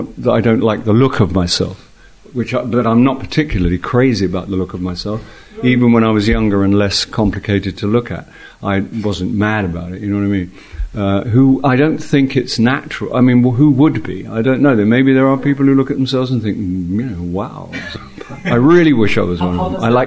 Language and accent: English; Ireland; But I am Irish, so I'm still in Europe, and I'm very happy.